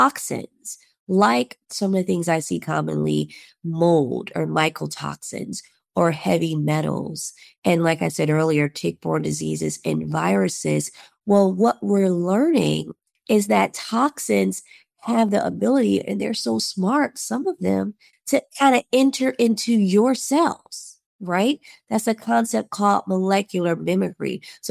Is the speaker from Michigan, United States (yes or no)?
yes; Detroit, Michigan, United States; I'm from Detroit, you know, quote unquote, there are no ticks there.